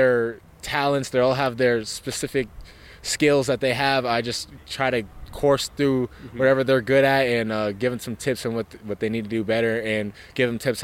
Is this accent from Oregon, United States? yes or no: no; Arizona, United States; I mean, I'm from Arizona, so I'm not far.